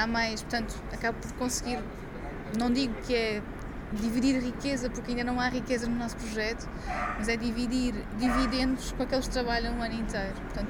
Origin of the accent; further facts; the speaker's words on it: Madeira, Portugal; como eu sou da Madeira